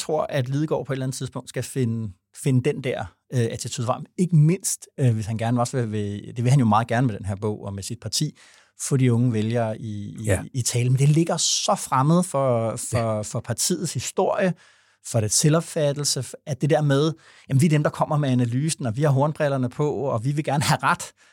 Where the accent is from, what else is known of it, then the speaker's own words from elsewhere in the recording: Vordingborg, Zealand, Denmark; Jeg må have sagt, at jeg er fra Vordingborg